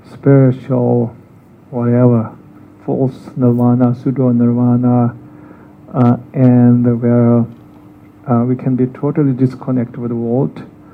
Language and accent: English; Tibet, China; English is a second language; moved away; Even though I grew up in Tibet, I actually don't miss so much Tibet anymore. I know I grew up there, but as the year goes by, I keep kind of forgetting Tibet.